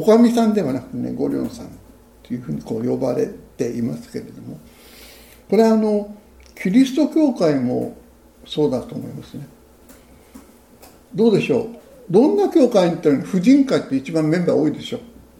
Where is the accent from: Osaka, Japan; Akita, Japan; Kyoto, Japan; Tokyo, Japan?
Tokyo, Japan; 私は東京出身なもんですから、